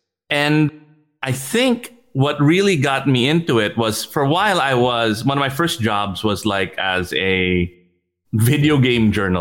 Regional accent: Switzerland; also born or lived in United States; I grew up in Switzerland and in the US

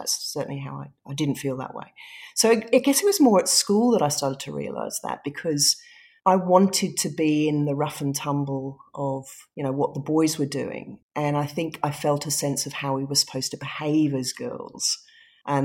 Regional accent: Singapore; also born or lived in England; I was born in England. I was born in a snowy night at home. I grew up in Singapore, so we left England when I was very young, very little.

